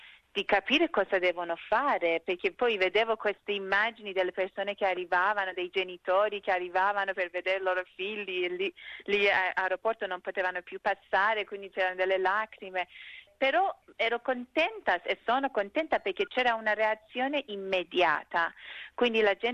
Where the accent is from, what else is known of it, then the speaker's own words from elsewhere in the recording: Iran; adesso come iraniana come la mia vita cambierà